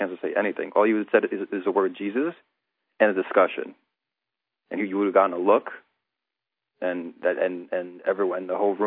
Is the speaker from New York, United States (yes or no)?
yes; Brooklyn, New York, United States; You know, it's like, I was raised in Brooklyn, so I talk about Brooklyn.